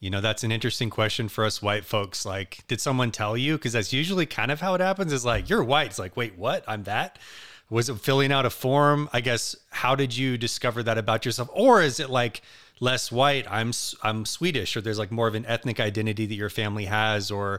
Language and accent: English; Washington, United States; I grew up outside of Seattle.